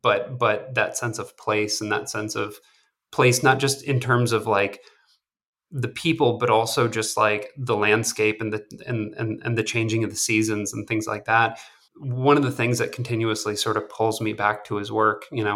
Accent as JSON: {"language": "English", "region": "Maine", "country": "United States", "said": "like I'm from Maine originally. And like growing up, like not only did I not know anyone who, you know, worked in the film industry"}